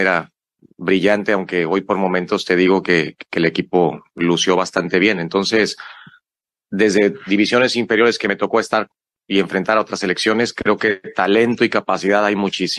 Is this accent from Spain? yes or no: no; Mexico; Al final somos mexicanos y es una buena ventaja conocernos